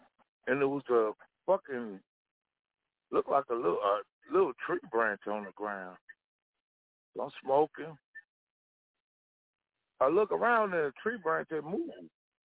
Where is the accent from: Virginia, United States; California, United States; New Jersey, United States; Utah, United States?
California, United States; Nigga, I'm from Cali. We don't have that type of shit, my nigga.